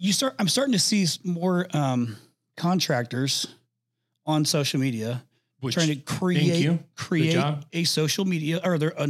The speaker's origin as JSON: {"language": "English", "region": "Indiana", "country": "United States", "moved": "yes", "lives_now": "Arizona, United States", "said": "I live in Arizona. I'm from Indiana. I live in Arizona. I'm a big Arizona Cardinals fan."}